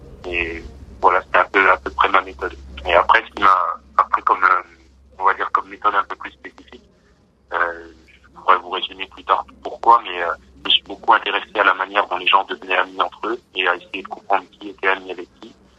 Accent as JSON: {"language": "French", "region": "Grand Est", "country": "France", "said": "Moi, je suis originaire du département de la Haute-Marne, qui est un département qui a perdu quasiment 20% de sa population ces trois dernières décennies."}